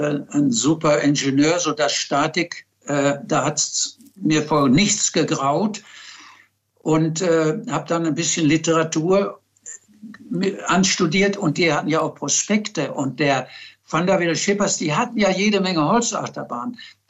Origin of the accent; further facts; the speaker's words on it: Bochum, North Rhine-Westphalia, Germany; ich bin aus Bochum und wir lebten in München.